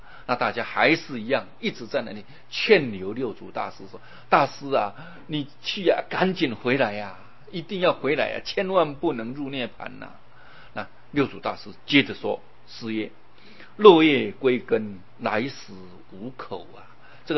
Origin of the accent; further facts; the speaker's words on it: Taiwan; 我们台湾有这个捡骨的习惯，因为很多我们的祖先呢都是从大陆移民而来的